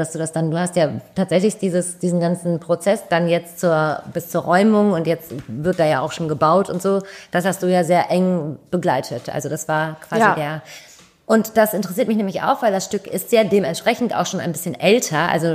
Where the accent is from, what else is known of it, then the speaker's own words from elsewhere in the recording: Düsseldorf, North Rhine-Westphalia, Germany; ich bin ja in Kaiserswerth zur Schule gegangen, da ist Duisburg gar nicht weit.